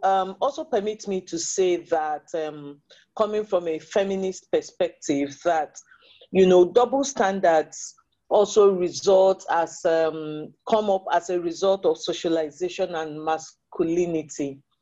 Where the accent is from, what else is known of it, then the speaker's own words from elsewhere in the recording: Nigeria; I come from Nigeria.